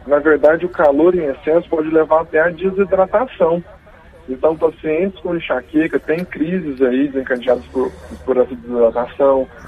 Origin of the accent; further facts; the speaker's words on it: Uberaba, Minas Gerais, Brazil; now in Brasília, Brazil; Não, eu sou mineiro, eu sou de Uberaba, Minas, mas eu estou em Brasília já há 2 anos e meio